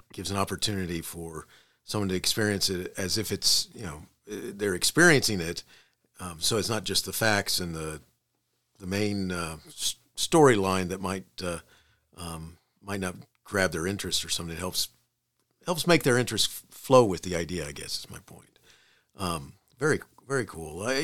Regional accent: Daytona Beach, Florida, United States; You know, I grew up in Daytona Beach, Florida, and Daytona is on the Atlantic coast.

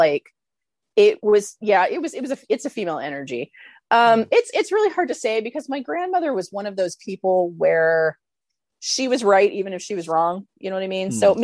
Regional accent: San Diego, California, United States; born there; The funny part is too, is I was born in San Diego.

